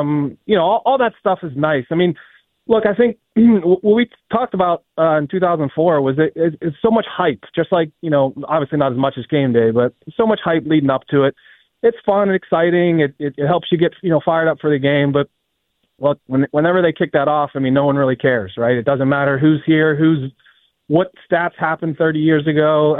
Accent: Pittsburgh, Pennsylvania, United States; I'm from Pittsburgh. What do you want me to tell you?

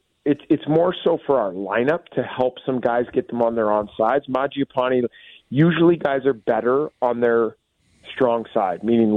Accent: Canada; I loved Halloween growing up in Canada.

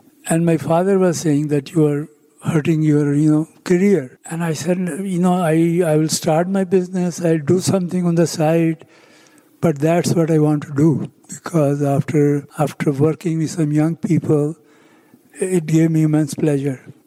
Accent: Pakistan; now in United States; Yeah, you see, when I came here to America from Pakistan, I had a very strong desire to promote cricket in America.

